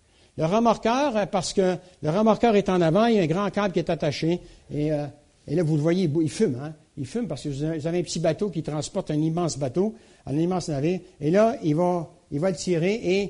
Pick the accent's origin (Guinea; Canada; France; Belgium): Canada; Quebec; moi je viens du Québec, donc je vais vous parler de ce que je connais.